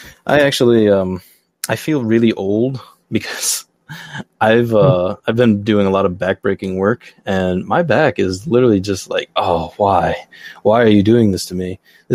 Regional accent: Michigan, United States; I'm actually from Michigan, so I'm a Youper, and I branch out to a lot of Canadians.

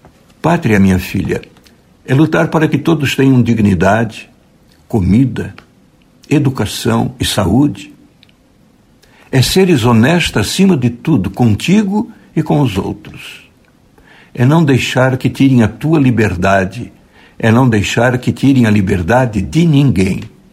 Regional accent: Luiz Alves, Santa Catarina, Brazil; Volto à minha infância em Luiz Alves

